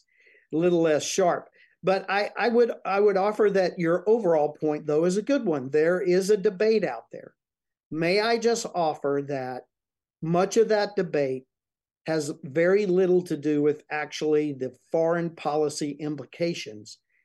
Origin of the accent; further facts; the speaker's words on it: Florida, United States; I'm from Florida. He's my governor.